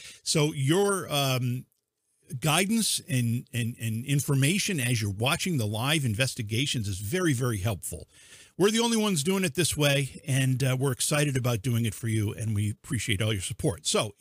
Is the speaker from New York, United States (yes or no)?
yes; New York, United States; I come from New York.